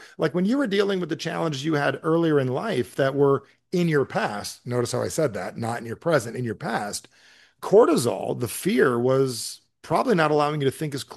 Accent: New Jersey, United States; I'm from Jersey, so we don't say human, we say human. We just cut off the H.

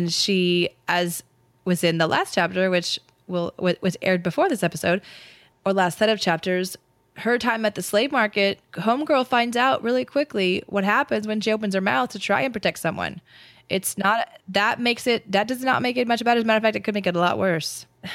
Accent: California, United States; I come from California where it's like, oh, my God.

